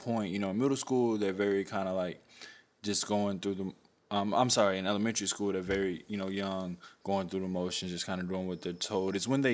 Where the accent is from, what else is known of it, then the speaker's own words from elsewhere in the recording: Houston, Texas, United States; I grew up in Houston, Texas, 5th Ward.